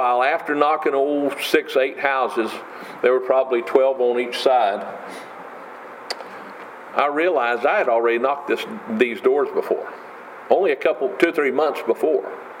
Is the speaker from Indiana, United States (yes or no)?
no; Baltimore, Maryland, United States; born there; I was born in Baltimore. Didn't live there but a year, but I was born there.